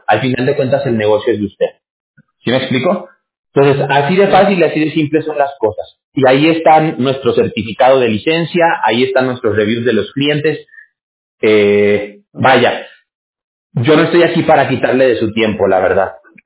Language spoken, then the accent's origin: Spanish; Mexico; now in United States; yo soy mexicano, yo no soy ni siquiera de aquí de California. Yo viví la mayoría de mi vida allá en México